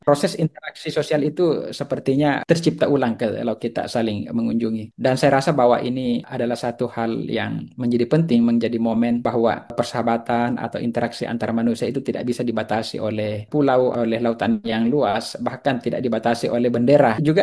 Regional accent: Makassar, South Sulawesi, Indonesia; Saya secara pribadi sebagai orang Makassar datang ke sana

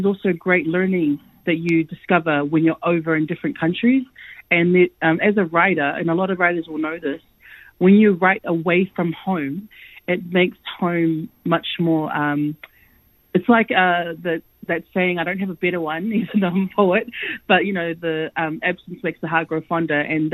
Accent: New Zealand; especially being part of the diaspora, which I'm part of, as a Samoan person that grew up and was born and raised in New Zealand.

